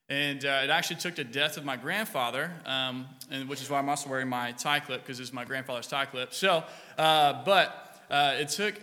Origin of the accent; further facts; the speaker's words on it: Georgia, United States; also born or lived in Florida; now in Texas, United States; I'm actually from Georgia. I was born in Florida, was raised in Georgia, and somehow turned out to be a Tennessee fan.